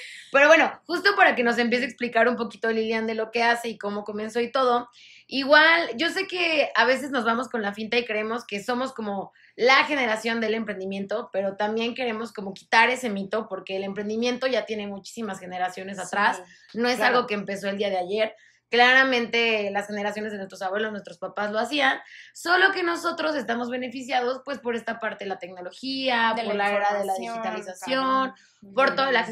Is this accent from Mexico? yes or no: yes; Mexico; platicar un poco del contexto que tenemos como mexicanos